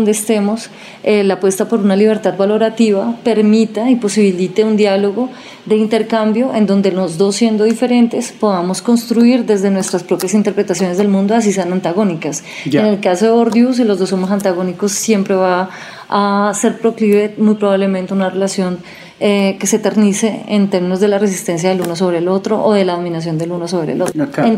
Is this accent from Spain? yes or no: no; Colombia; Nosotros como colombianos estamos en el orden de la guerra